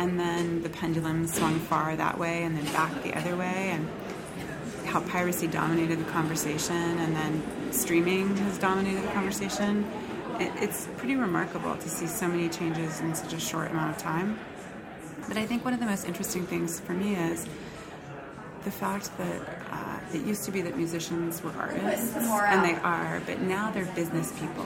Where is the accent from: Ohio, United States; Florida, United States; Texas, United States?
Texas, United States; I grew up in Texas, and we would go to the Houston Rodeo.